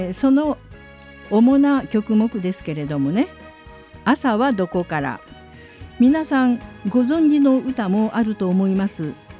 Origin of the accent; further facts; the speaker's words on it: Kagoshima, Japan; はじめに出身地は鹿児島県です。